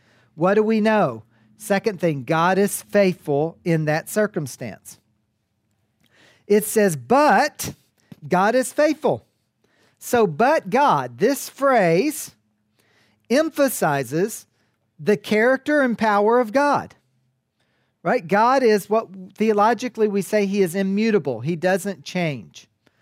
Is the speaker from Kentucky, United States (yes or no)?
yes; Kentucky, United States; And I'm from Kentucky, so our English is kind of poor in Kentucky.